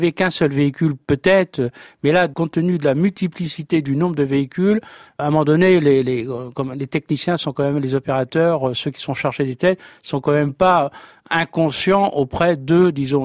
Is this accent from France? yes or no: yes; France; on est Français.